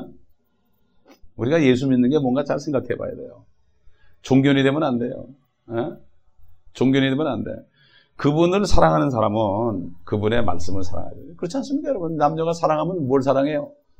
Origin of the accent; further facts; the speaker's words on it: South Korea; 저는 참 우리 한국 사람들에게 하나님께서 옛날에 우리 민족들에게 좀 믿음을 주시기 위해서 춘향제를 만든 것 같아요